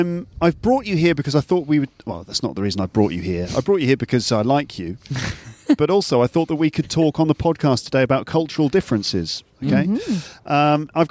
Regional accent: England, United Kingdom; No, I'm English, so I didn't say anything.

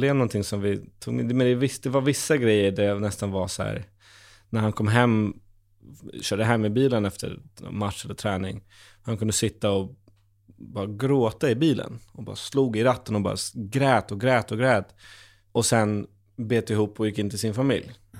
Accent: Kiruna, Norrbotten County, Sweden; hon kommer från Gävle och jag kommer från Kiruna. Vi har två väldigt olika dialekter.

